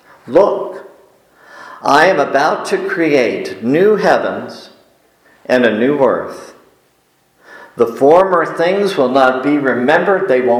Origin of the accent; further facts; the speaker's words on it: Ireland; If I didn't say that, I probably would not be able to say I'm Irish.